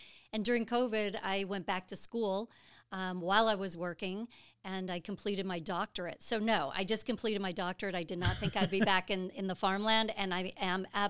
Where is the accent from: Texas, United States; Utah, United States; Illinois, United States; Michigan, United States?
Illinois, United States; I'm originally from Illinois, and so I did grow up in the farming community, the cornfields of Illinois.